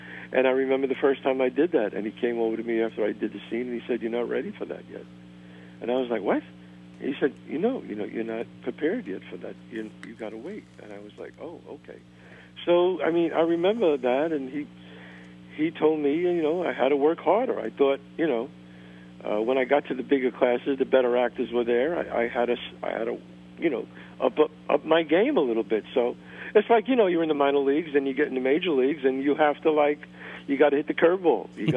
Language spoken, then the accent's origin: English; Bronx, New York, United States; I love my neighborhood. I love growing up in the Bronx, 187th and Belmont.